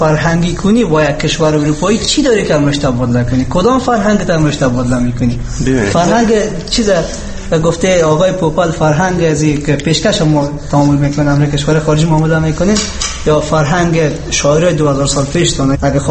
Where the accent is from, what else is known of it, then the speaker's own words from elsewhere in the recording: Afghanistan; یعنی ما افغان هستیم، مسلمان هستیم